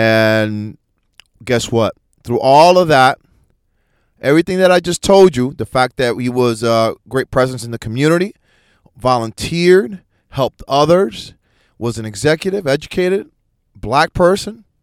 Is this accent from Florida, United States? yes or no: yes; Lakeland, Florida, United States; in my hometown of Lakeland. If any of y'all know, I mean, it's when you're driving out here in Florida in small town